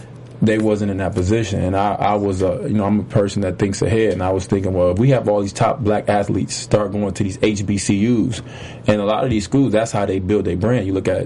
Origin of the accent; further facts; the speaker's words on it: Detroit, Michigan, United States; The way we grew up in Detroit, you don't look at people unless you're ready to get it popping.